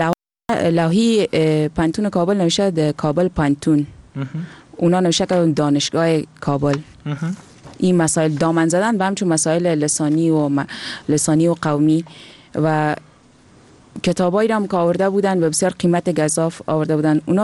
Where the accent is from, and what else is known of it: Afghanistan